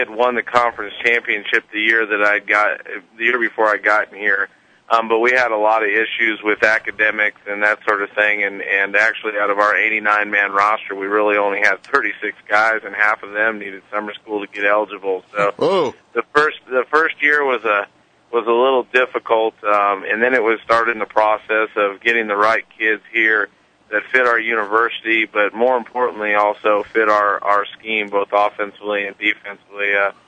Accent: Midwest, United States; also born or lived in South Dakota / Minnesota / Kansas; I grew up in the Midwest. My dad was a college coach for about 36 years. So we've been here either South Dakota, Minnesota, or Kansas pretty much all my life.

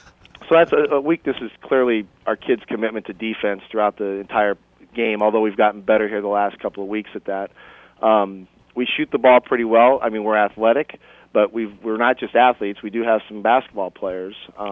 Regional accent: Iowa, United States; I mean, I come from Iowa. I played high school basketball in Iowa.

